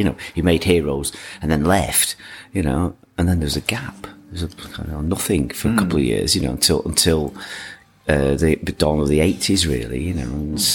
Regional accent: Manchester, North West England, United Kingdom; You know, I'm from Manchester.

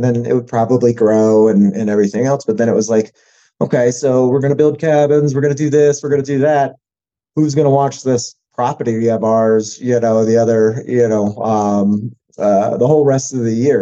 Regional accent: Florida, United States; we kind of had a punk rock childhood, you know, out of the beach growing up in Florida.

